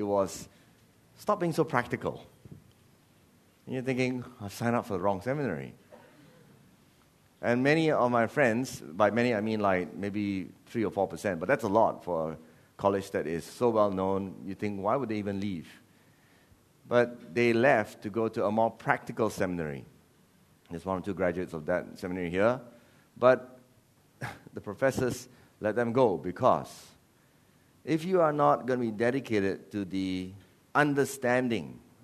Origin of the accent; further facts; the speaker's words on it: Malacca, Malaysia; English is a second language; Malacca, you know Malacca? I come from Malacca.